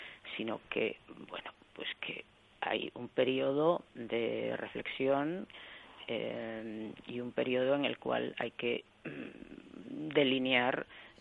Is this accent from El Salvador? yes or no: no; Galicia, Spain; somos gallegos, estamos aquí